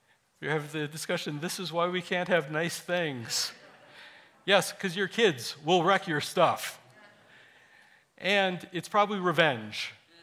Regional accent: Wisconsin, United States; I grew up in Wisconsin. The Brewers didn't make it.

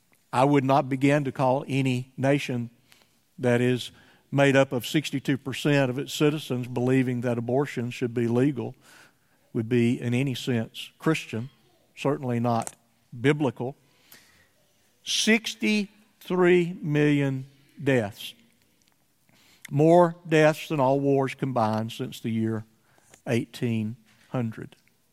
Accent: Somerville, Georgia, United States; And I think of those that I grew up in Somerville, Georgia, that they certainly could not have gone to the bank and borrowed money for a house in many of the early years of my life.

